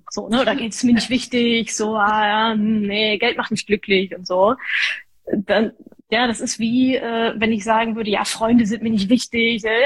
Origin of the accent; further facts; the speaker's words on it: North Rhine-Westphalia, Germany; Ich komme aus dem Ruhrgebiet, ja, Arbeitermentalität